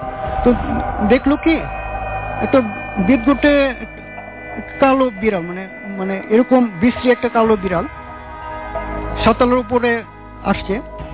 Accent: Mymensingh, Mymensingh Division, Bangladesh; now in Dhaka, Bangladesh; তো লেখাপড়ার উদ্দেশ্যে আমি ময়মনসিং থেকে প্রথম উত্তরতে আসি, মানে ঢাকায় আসি।

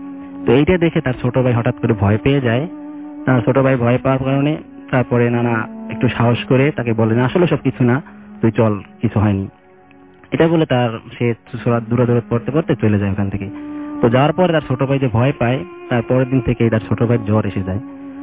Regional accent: Kotalipara, Dhaka Division, Bangladesh; born or raised there; now in Dhaka, Bangladesh

